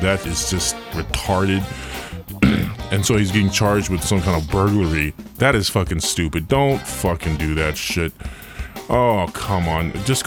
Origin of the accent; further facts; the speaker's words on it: West Coast, United States; And I'm from the West Coast.